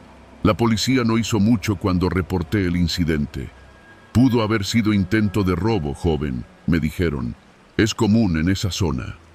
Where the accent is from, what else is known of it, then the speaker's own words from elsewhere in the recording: San Pedro Sula, Cortés, Honduras; tengo 29 años y soy originario de San Pedro Sula, Honduras.